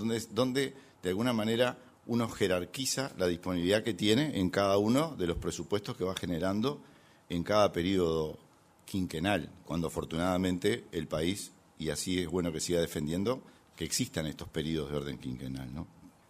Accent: Uruguay; a veces también la humildad es parte de nuestra propia conformación como uruguayos y tenemos que defenderla

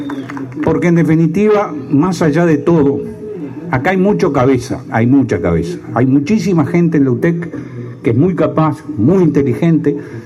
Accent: Uruguay; Es preocupante, debería preocuparnos como uruguayos.

